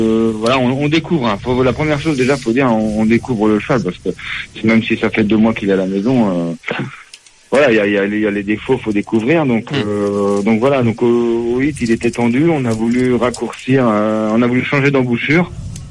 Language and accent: French; Rennes, Brittany, France; Même si je suis Rennais